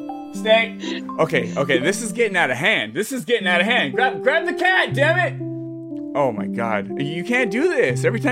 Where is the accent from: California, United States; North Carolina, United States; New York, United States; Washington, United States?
California, United States; That's the way I was raised in California.